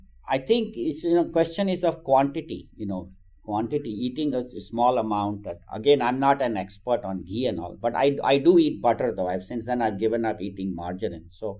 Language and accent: English; Mumbai, Maharashtra, India; I remember we used to eat this in chapati growing up in Juhu Beach and all.